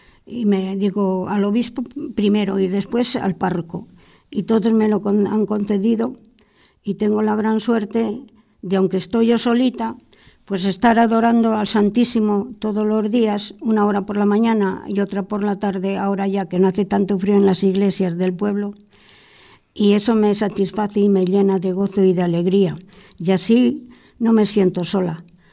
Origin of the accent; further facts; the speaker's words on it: Moral de Hornuez, Castile and León, Spain; Mi pueblo pues, se llama Moral de Ornuez, provincia de Segovia, cerca de Riaza, cerca de Boceiglas, cerca de Sepúlveda, en ese contorno está mi pueblo.